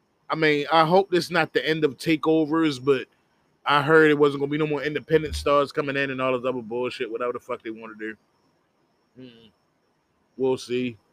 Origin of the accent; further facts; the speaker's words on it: Baltimore, Maryland, United States; Why would I change it now if I live 33 years and I'm from Baltimore?